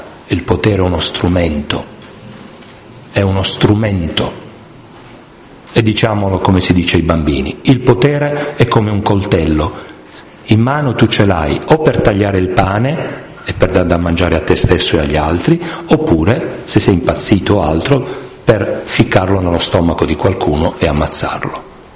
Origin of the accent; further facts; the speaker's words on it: Apulia, Italy; Io vengo dalla Puglia, quindi sono ben contento di questo sponsor per l'ulivo.